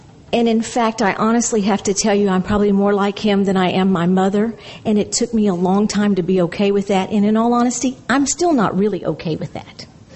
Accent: Seguin, Texas, United States; I'm a very grateful Al-Anon. I come from Seguin, Texas, and I bring you welcome.

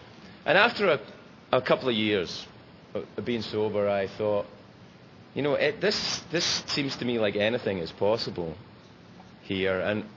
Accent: Glasgow, Scotland, United Kingdom; I was scared going to AA meetings in my hometown. And I went to the, if you're ever in Glasgow, go to the South Side meeting on a Wednesday night.

